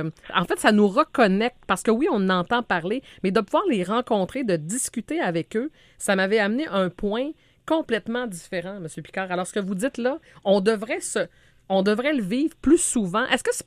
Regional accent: Quebec, Canada; ma région d'origine, c'est le Saguenay, le Saguenay-Lac-Saint-Jean.

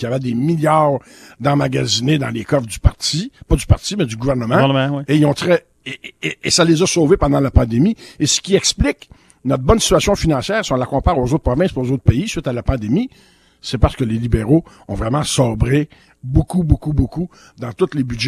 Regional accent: Quebec, Canada; On est des Québécois.

